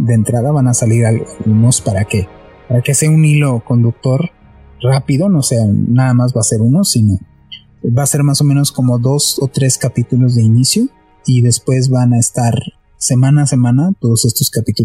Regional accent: Mexico City, Mexico; Pues mira, la gente no lo creería, pero nosotros somos de la Ciudad de México, ¿verdad?

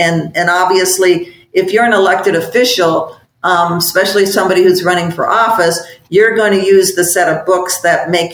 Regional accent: Illinois, United States; especially in my home state of Illinois

